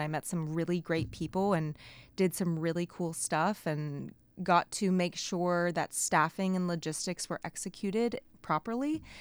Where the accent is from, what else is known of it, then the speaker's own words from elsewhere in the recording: Kentucky, United States; now in Wrangell, United States; I'm originally from Kentucky. So I moved here officially October 27th. So I'm very fresh to Wrangell.